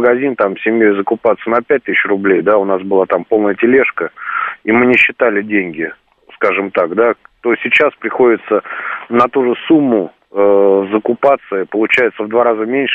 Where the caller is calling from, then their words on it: Moscow, Russia; 36 лет, Москва.